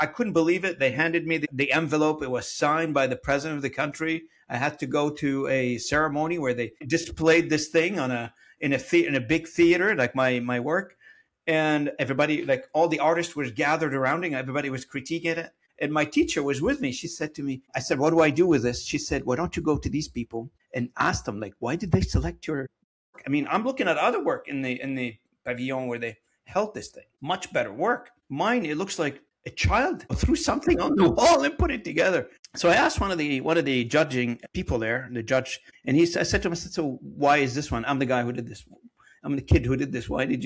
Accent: Beirut, Beirut Governorate, Lebanon; I grew up in Beirut during the Civil War back in the days, in the 70s and the 80s.

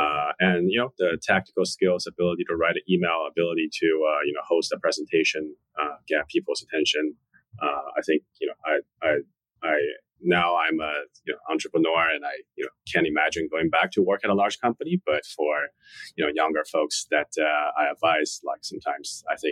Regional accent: Shanghai, China; English is a second language; moved away as an adult; now in United States; Yeah, born and raised in Shanghai, China.

